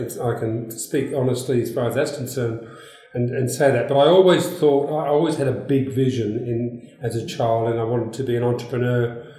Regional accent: England, United Kingdom; moved away; because I was brought up in England and I travelled through Europe before I came out here

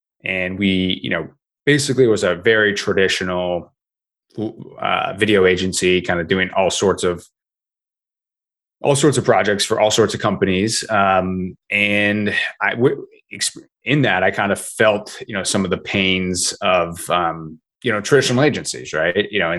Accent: Vermont, United States; I grew up in Vermont, so I was a big snowboarder

